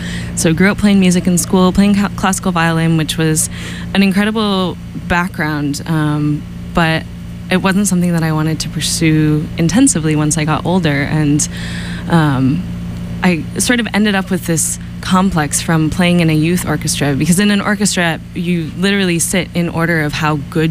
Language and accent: English; Portland, Oregon, United States; moved away as an adult; also born or lived in Tacoma; Now, I was born in Tacoma, just south of Seattle, and then moved to Portland, where my dad is from, when I was six, and grew up there. And then I came out here for school.